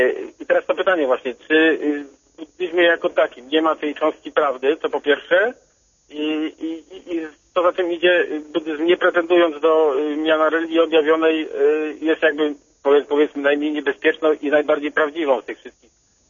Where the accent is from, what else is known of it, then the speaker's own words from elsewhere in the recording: Poznań, Greater Poland Voivodeship, Poland; Jestem z Poznania.